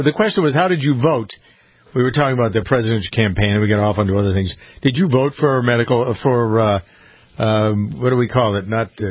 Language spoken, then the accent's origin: English; Framingham, Massachusetts, United States; born or raised there